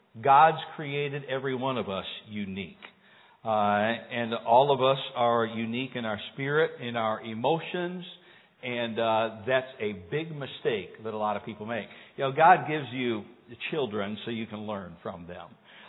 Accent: Rochelle, Illinois, United States; She lived actually halfway between here and where we grew up in Rochelle

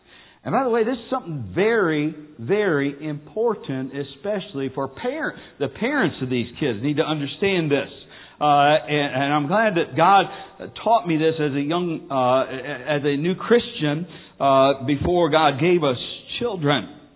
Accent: United States; I didn't choose the country I was born in. I'm grateful I'm an American.

